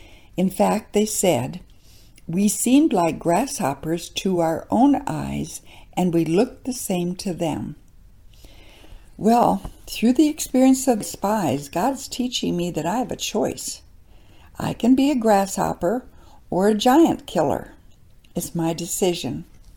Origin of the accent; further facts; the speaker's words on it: the Dakotas, United States; growing up in the Dakotas as I did, we always had lots of grasshoppers in the summer.